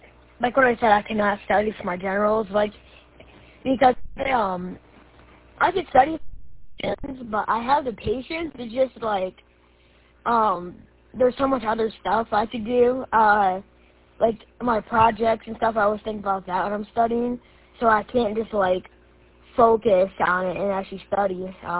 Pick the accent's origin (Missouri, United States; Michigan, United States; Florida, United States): Michigan, United States; And I am from Emily City, Michigan.